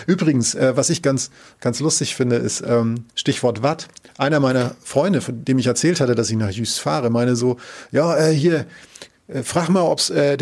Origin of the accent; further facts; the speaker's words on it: Northern Germany, Germany; ich komme ja aus Norddeutschland